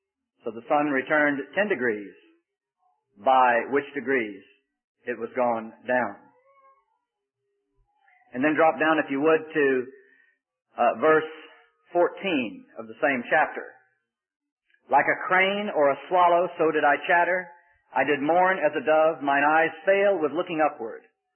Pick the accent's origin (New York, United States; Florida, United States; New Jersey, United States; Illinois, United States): Florida, United States; We're just a little bit north of Orlando, so we're from Florida